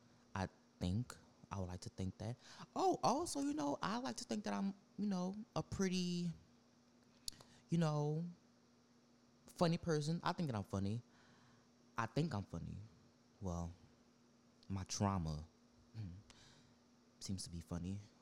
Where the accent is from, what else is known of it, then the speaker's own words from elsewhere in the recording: New Orleans, Louisiana, United States; But, yeah, I'm from New Orleans, born and raised. 21.